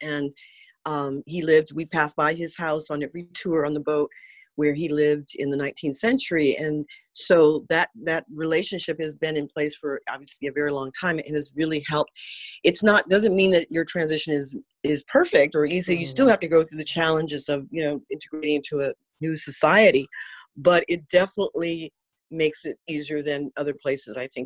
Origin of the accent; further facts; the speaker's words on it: United States; now in Netherlands; did not really keep the language alive in me because, well, I'm American, and she wanted me to be a la Americana.